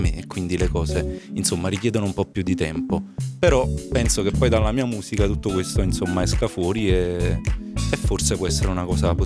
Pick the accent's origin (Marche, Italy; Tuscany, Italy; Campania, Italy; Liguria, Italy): Campania, Italy; Naples; Io sono ovviamente cresciuto a Napoli